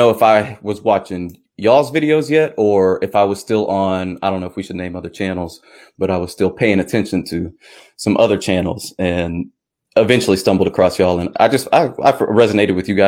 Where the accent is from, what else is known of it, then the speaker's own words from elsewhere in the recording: Louisiana, United States; moved away as an adult; So anyway, we grew up in Louisiana. We are no longer there and live abroad from one another